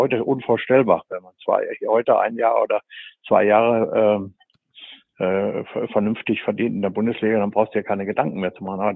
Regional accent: North Rhine-Westphalia, Germany; Nee, ich bin ja, also ich komme aus dem Sauerland, da gibt es 2 Vereine.

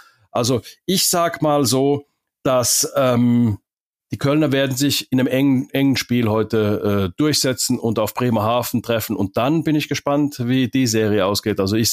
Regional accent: Finland; Wenn so diese kleinen Small-Market-Teams, wie man bei uns in Finnland sagt

